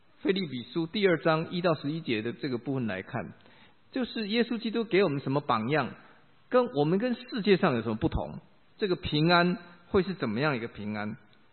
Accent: China; 我们中国人可能不能停留在这个阶段呢

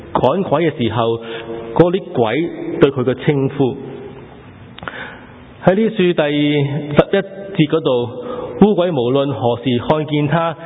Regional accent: China; 其实这个观念我们中国人不陌生的，为什么？因为中国人也都有同样观念，我们的皇帝历代叫做天子。

